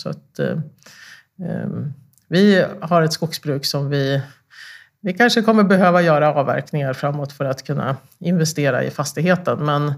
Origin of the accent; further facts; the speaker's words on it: Örnsköldsvik, Västernorrland County, Sweden; now in Uppsala, Sweden; och jag bor i Uppsala. Jag har mina rötter i norra Sverige. Jag är uppvuxen i Örnsköldsvik och vi har en släktgård i norra Västerbotten där vi också har skog.